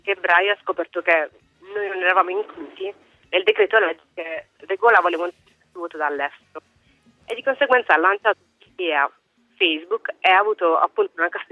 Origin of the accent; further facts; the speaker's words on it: Apulia, Italy; now in Durham, United Kingdom; Io sono pugliese, sto studiando vicino a Newcastle, a Durham.